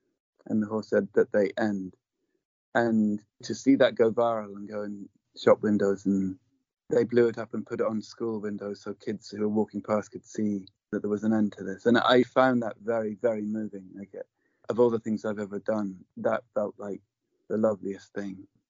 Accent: England, United Kingdom; And certainly as an English male, I've struggled to be weak and be open about the things that concern me.

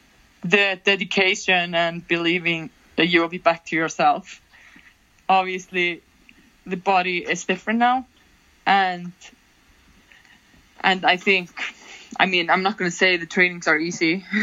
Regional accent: Iceland; because I was from Iceland

